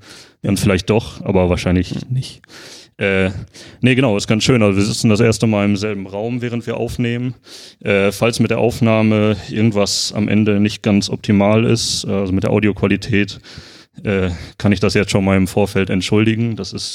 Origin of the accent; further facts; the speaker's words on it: North Rhine-Westphalia, Germany; also ich komme aus dem Ruhrgebiet, also mir waren zumindest diese Begriffe irgendwie geläufig.